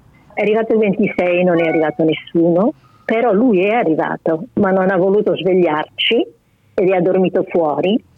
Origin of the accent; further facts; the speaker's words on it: Matulji, Primorje-Gorski Kotar County, Croatia; born there; Sono nata a Mattuglie, a Giussi, vicino a Mattuglie, in provincia di Fiume, allora, era Italia, perché mamma insegnava là e papà era militare.